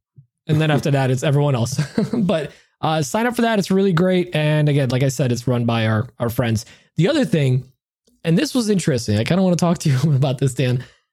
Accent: Poland; English is a second language; because I'm from Poland, guess what? I don't really have family here.

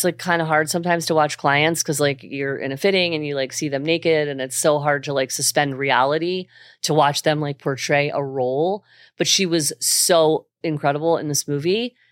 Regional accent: Philadelphia, Pennsylvania, United States; I'm from Philly. So it's like where I grew up in like normal.

